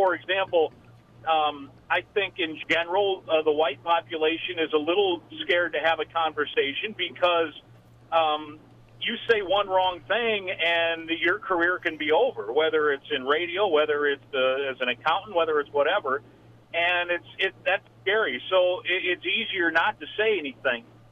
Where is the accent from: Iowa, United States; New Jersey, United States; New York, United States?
Iowa, United States; Where I think in Lakeville or Albert Lea or my hometown in Iowa or other places, that's not a consideration.